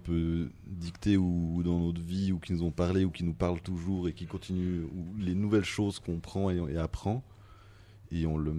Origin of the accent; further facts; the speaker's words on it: La Chaux-de-Fonds, Neuchâtel, Switzerland; Ouais, de la Tcho, chaud de fond, Jura Neuchâtelois.